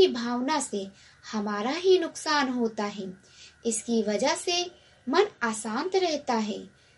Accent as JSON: {"language": "Hindi", "region": "Uttar Pradesh", "country": "India", "said": "और मैं गोंडा जिले से हूँ।"}